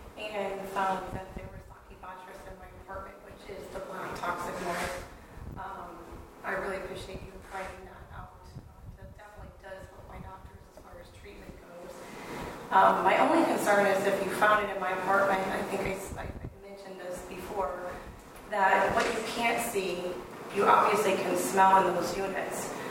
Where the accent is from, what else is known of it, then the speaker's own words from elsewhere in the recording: Illinois, United States; from Illinois.